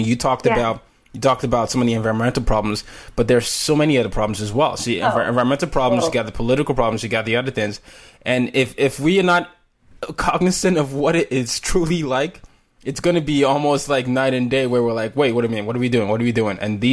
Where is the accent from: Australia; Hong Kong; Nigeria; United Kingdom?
Nigeria; now in United States; I have to go through that because I'm Nigerian